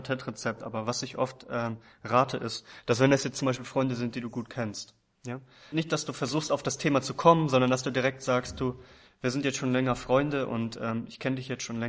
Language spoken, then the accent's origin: German; Northern Germany, Germany; ich bin Norddeutscher, ich komme von der Ostsee